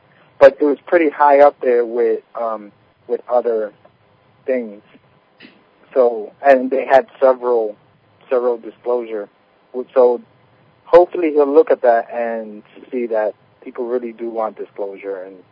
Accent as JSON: {"language": "English", "region": "New York", "country": "United States", "said": "like, I'm a New Yorker."}